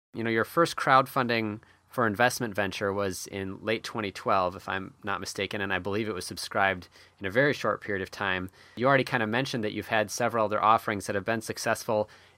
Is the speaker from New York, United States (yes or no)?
no; Minneapolis, Minnesota, United States; Xcel Energy that serves my hometown of Minneapolis